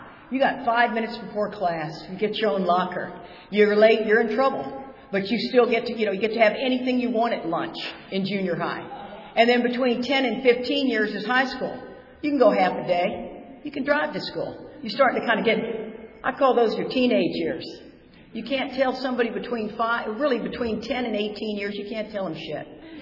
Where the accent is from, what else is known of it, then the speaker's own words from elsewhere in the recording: Austin, Texas, United States; We're from Austin, Texas.